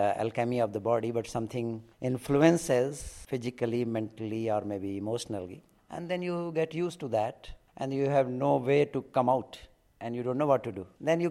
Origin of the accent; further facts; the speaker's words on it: India; but as Indian families and friends, I have not heard so far that anybody is saying no to tea.